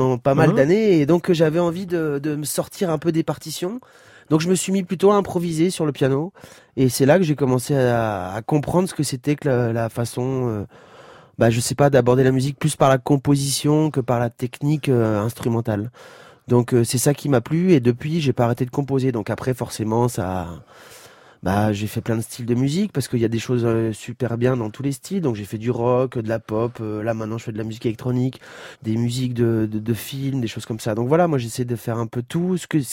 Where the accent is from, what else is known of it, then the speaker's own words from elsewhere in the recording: France; je suis français.